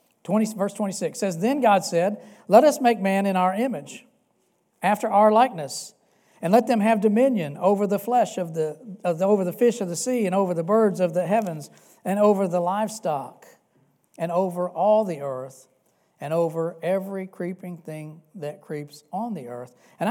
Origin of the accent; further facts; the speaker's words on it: Louisville, Kentucky, United States; I know the community that I grew up in Southeast Louisville is that way.